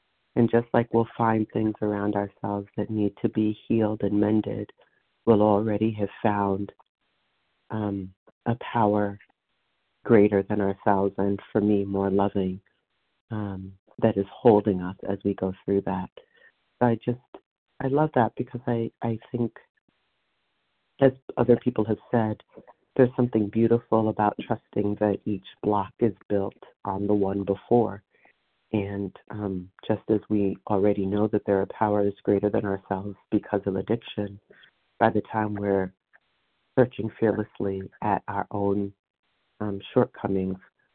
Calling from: Vermont, United States; I'm calling from Vermont. Maybe Massachusetts on the list.

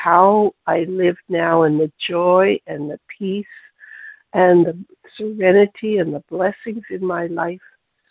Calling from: Beamsville, Ontario, Canada; calling from Beamsville, Ontario, Canada.

